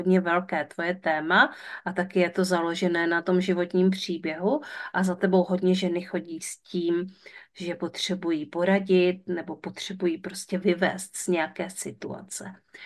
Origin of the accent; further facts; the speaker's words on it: Moravia, Czechia; u nás na Moravě se tomu říká zobla